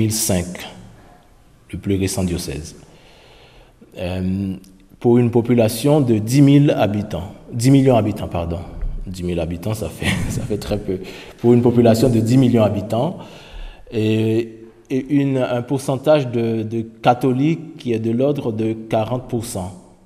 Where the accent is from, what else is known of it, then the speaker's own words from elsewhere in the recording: Haiti; now in France; comme l'abbé Landard vient de le dire. Et je suis d'Haïti. Je suis actuellement curé à Bidar, Guétari et à Kotz, paroisse Saint-Joseph des Falaises.